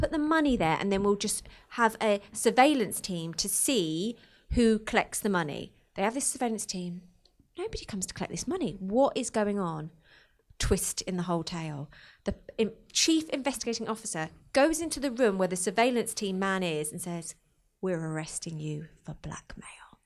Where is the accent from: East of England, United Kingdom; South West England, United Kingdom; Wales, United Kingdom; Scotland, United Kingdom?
East of England, United Kingdom; Luton; Not only is this based in my hometown of Luton, Bedfordshire.